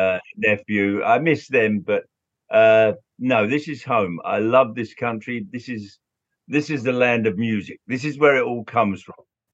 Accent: London, United Kingdom; it was a great time to be growing up in London.

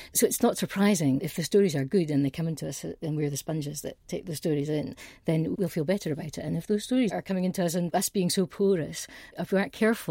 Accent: Scotland, United Kingdom; I'm from the Highlands

